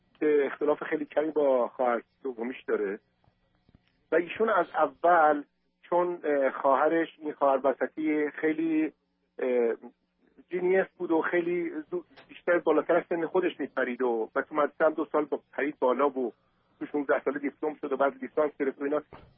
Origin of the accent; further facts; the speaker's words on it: Iran; moved away; من 20 سال تو خارج از ایران هستم